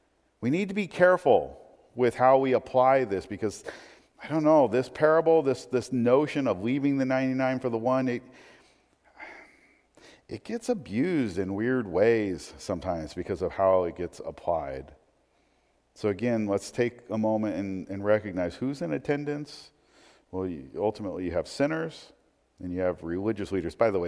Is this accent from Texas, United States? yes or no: no; Portland, Oregon, United States; I mean, I grew up in Portland. You don't have sheep in Portland, okay?